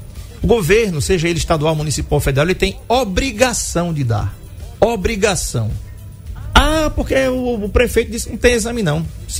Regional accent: Maceió, Alagoas, Brazil; born there; E ele nasceu na mesma maternidade que eu nasci, em Maceió.

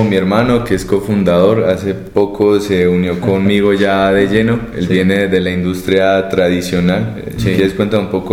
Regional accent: Cartago, Valle del Cauca, Colombia; Empezamos principalmente en Pereira, donde nosotros somos, realmente somos de Cartago, cerca de Pereira

